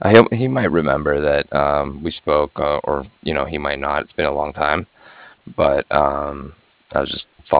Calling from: Cardiff, Wales, United Kingdom; And I'm calling from Cardiff. It's C-A-R-D-I-F-F, like Frank.

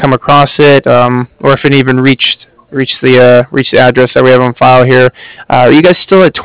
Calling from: Cardiff, Wales, United Kingdom; I'm calling from Cardiff. That's C-A-R-D-I-F-F

